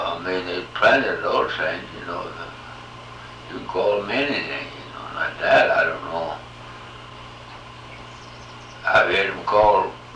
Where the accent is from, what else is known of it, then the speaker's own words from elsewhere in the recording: the South, United States; And although I'm a Southerner